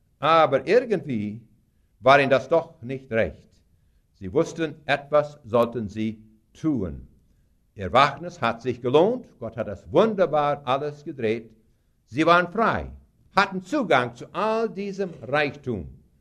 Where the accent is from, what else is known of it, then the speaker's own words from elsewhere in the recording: Canada; German is a second language; ich komme von einem Farm aus Kanada, ich bin in Kanada geboren, meine Eltern sind es auch.